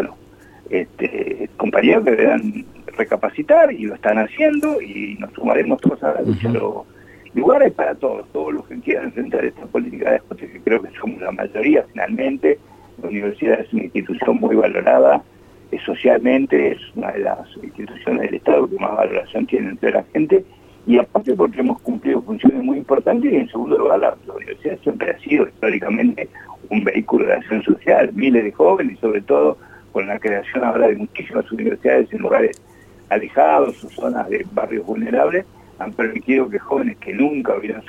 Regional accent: Argentina

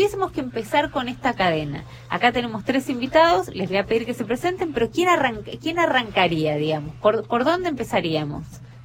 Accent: Buenos Aires, Argentina; soy una porteña absolutamente ignorante del tema

